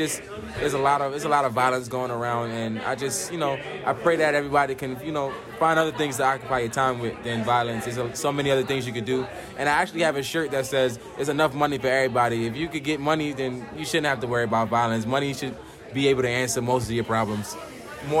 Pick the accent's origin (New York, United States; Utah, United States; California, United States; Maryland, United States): New York, United States; Brooklyn; I grew up in Brooklyn, New York. So in Brooklyn, violence is everywhere.